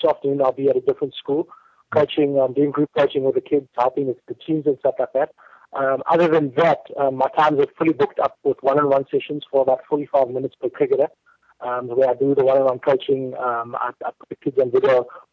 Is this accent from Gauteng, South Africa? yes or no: yes; Pretoria, Gauteng, South Africa; I'm actually from Pretoria